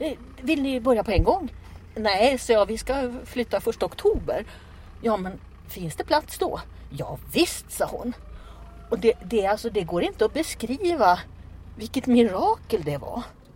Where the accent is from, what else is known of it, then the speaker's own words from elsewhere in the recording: Västerås, Västmanland County, Sweden; Jag kommer från Västerås